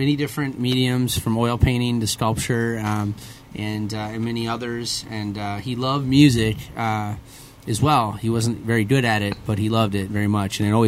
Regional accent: Northfield, Minnesota, United States; he went to a Carleton College in my hometown, Northfield, back in the early 80s.

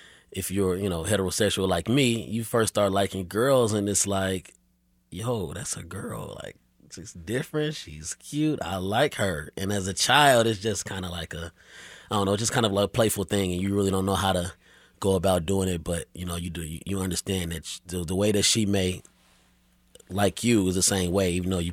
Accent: Kansas, United States; I grew up in Wyandotte County off 5th and Quindaro. I currently live east of Troost.

